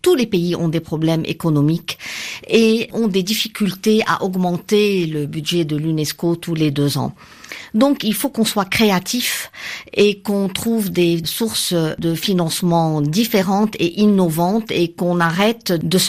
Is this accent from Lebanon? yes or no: yes; Lebanon; Je suis une Libanaise et le Liban est un pays du monde arabe